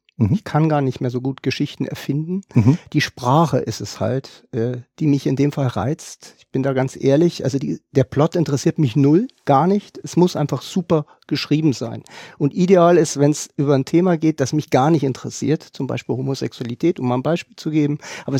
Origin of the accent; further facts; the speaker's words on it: Bavaria, Germany; Ich bin Franke und leidenschaftlicher Clubfan.